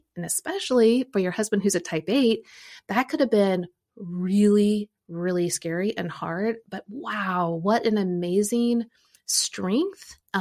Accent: Midwest, United States; because I grew up in the Midwest, you can't just get a Ford little pickup truck with a little shovel on the front.

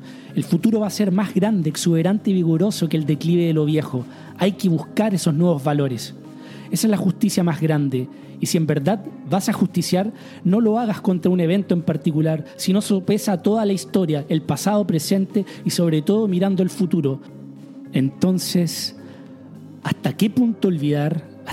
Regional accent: Chile; Y lo mismo tenemos en mi país, Chile, con la dictadura militar.

